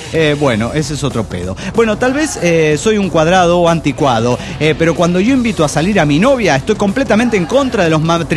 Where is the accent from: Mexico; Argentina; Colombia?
Mexico; Monterrey, Nuevo León; de Monterrey, Nuevo León, México.